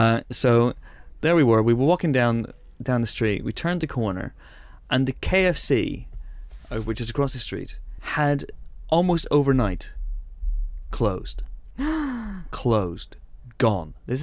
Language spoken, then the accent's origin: English; Northern Ireland, United Kingdom; Even though you and I grew up in Northern Ireland, we have no encounters with guns, no encounters with violence.